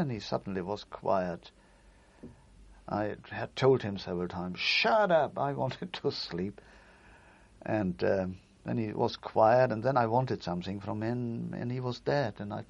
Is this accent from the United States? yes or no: no; Hamburg, Germany; And I came from Hamburg, I didn't really know. I hadn't heard from my mother.